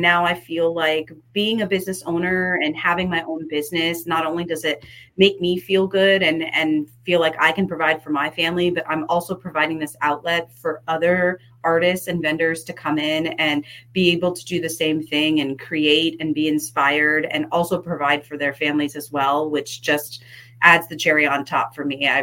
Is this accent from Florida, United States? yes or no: yes; Port St. Lucie, Florida, United States; the Port St. Lucie area. And we just felt like we really needed an outlet like this in our town, in my hometown.